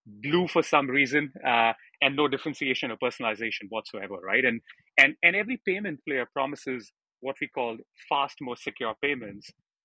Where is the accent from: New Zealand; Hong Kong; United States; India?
India; I was born and raised in India, and was born in a middle class business family